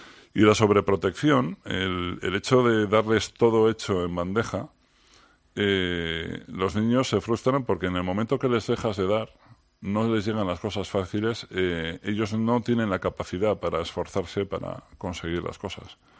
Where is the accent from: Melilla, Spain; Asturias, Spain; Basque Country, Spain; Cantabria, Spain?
Basque Country, Spain; Getxo; Sí, en nuestra ciudad de Europa, en Guecho. Sí, eso en mi pueblo.